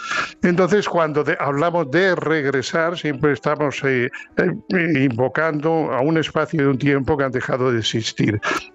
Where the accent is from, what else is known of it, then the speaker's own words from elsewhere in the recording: Marbella, Andalusia, Spain; moved away as an adult; now in San Lorenzo de El Escorial, Spain; Bueno, yo me fui de Marbella a los 19 años, aunque he vuelto y sigo volviendo.